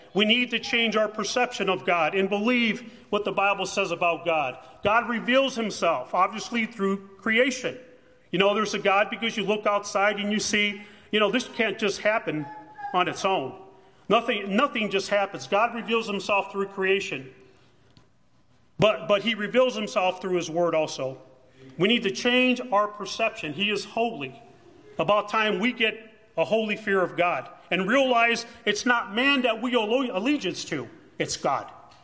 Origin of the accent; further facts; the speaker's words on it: United States; Hey, I'm a Christian first. I'm an American second.